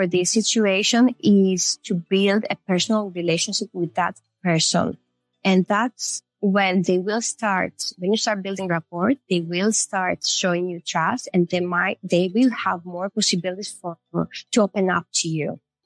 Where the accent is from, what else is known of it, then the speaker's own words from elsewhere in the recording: Greece; I am half Filipina, but I was born and raised in Greece. So I do tend to behave in a more Greek way.